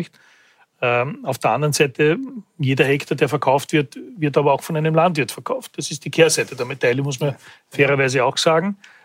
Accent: Lower Austria, Austria; In meiner Kindheit, ich komme aus dem Weinviertel, hat es dort kaum ein Maisfeld gegeben.

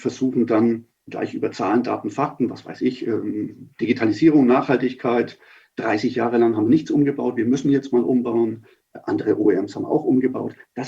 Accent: Nuremberg, Bavaria, Germany; Ich bin als Nürnberger eher, was den Fußball anbelangt, eher dem Club.

